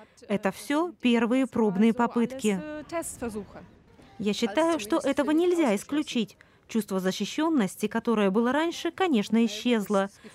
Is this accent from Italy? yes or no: no; Ukraine; born there; Я родилась в Украине.